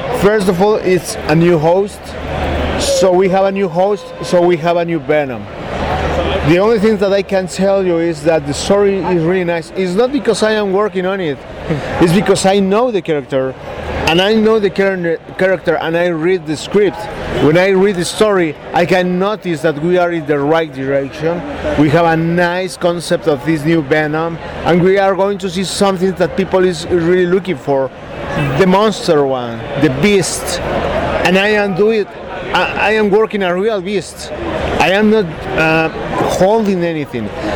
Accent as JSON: {"language": "English", "country": "Mexico", "second_language": "English", "moved": "yes", "said": "I am coming from Mexico, you know, a place with tropical weather."}